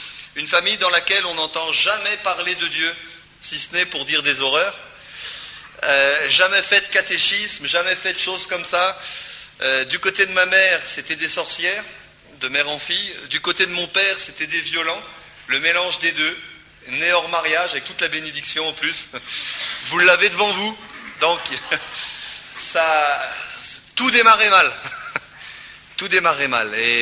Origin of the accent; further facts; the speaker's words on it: Normandy, France; Et comme je viens de Normandie